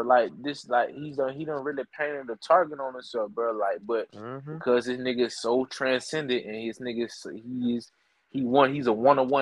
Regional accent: Georgia, United States; hometowner, bro. I like my Falcons, man. I like my Hawks. I like my Braves, bro. So, I'm going to stick to my hometown team.

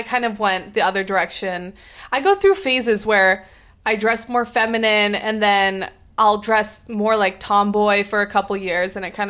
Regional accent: Portland, Oregon, United States; I mean, I grew up in Portland, and so thrifting was also a huge thing there.

